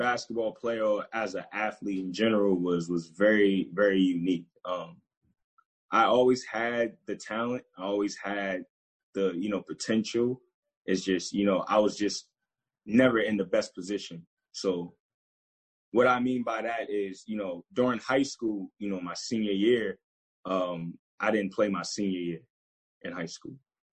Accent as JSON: {"language": "English", "town": "Boston", "region": "Massachusetts", "country": "United States", "said": "Well, pretty much I'm from Boston, Mass."}